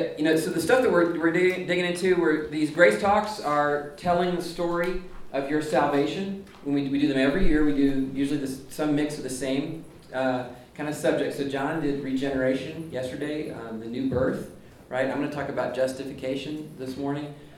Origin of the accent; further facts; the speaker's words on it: Jenks, Oklahoma, United States; I came with Christ Prez from Tulsa. It was my church. I went to high school at Jenks High School in just outside of Tulsa, Oklahoma.